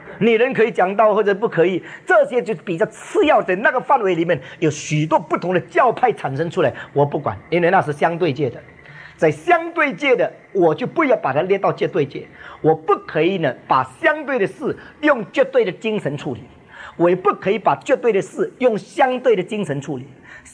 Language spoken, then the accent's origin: Chinese; China; 我们中国人谈到这个灵性好，这个人对我很有帮助，很有造就